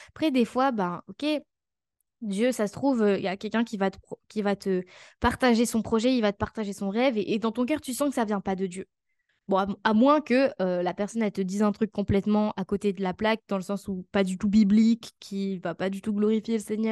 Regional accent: France; Et puis même en tant que Français, souvent, on n'est pas trop dans l'encouragement

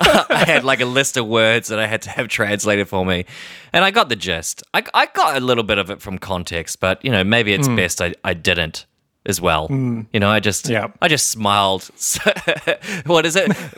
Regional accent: Scotland, United Kingdom; You're Irish, I'm Scottish.

